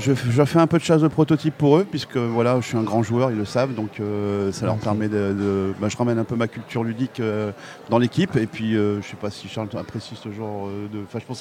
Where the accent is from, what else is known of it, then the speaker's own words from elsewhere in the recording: Lille, Hauts-de-France, France; je suis lillois d'origine et j'habite la Champagne.